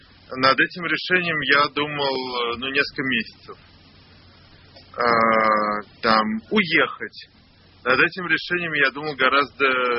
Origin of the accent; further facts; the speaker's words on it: Moscow, Russia; Но зарегистрирован и прописан я был в Москве, потому что семья жила в Москве, потому что папа москвич. Вот так. Ментальный я москвич.